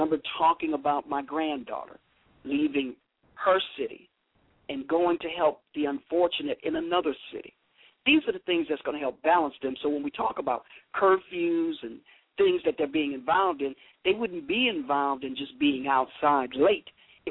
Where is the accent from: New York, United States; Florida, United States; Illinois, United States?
Illinois, United States; Chicago; phenomenal black man from Chicago, Illinois, my home state and city.